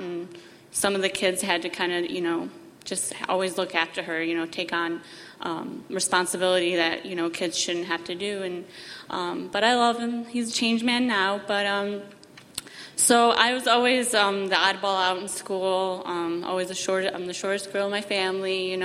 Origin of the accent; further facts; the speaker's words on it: Chicago, Illinois, United States; Sorry, I'm nervous. I'm 27. I'm from Chicago, Illinois. I grew up Catholic. My parents are from Poland, very religious people.